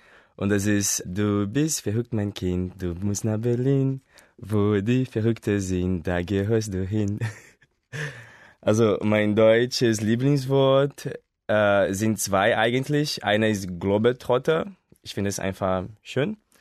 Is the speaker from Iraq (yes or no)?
no; Brazil; born there; German is a second language; now in Rio de Janeiro, Brazil; Ich komme aus Brasilien. Ich bin in Brasilien geboren, eigentlich in einer kleinen Stadt, aber zurzeit wohne ich in Rio de Janeiro. Ich bin in dem 87 geboren